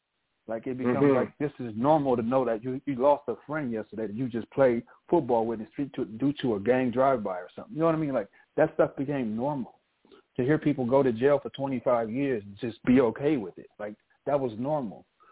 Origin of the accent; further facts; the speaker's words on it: Los Angeles, California, United States; I'm a brother from South Central Los Angeles, born and raised in the midst of all of that stuff.